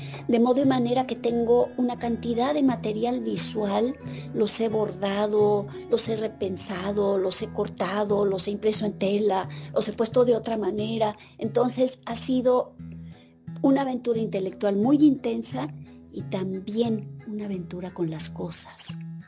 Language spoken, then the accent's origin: Spanish; Mexico; siendo mexicana y siendo de la familia de la que soy, de almaceneros que habían venido del norte de España